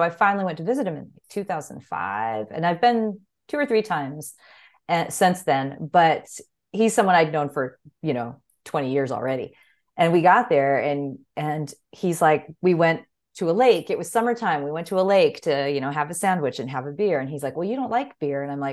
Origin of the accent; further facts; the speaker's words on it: San Diego, California, United States; I'm from San Diego originally. So, you know, like Pizza Port, which is legendary, is in my hometown.